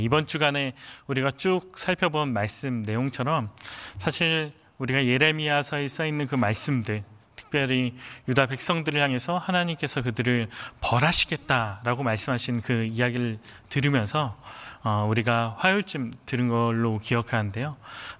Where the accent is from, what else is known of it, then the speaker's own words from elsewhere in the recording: Chungcheong, South Korea; 저는 개인적으로 충청도 사람인데